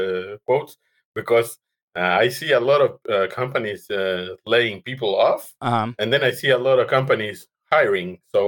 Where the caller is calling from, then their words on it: Buenos Aires, Argentina; I'm in Buenos Aires, in Argentina.